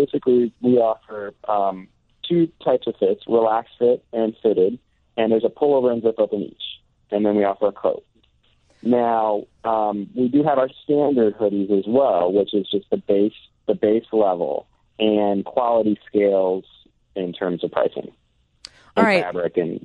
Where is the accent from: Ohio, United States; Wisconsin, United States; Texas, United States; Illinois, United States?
Illinois, United States; Chicago; now in Los Angeles, United States; I am. I grew up in Chicago. Yeah, I lived in, I actually moved out to Los Angeles 8 years ago, but I lived in Old Town in Ridgeville.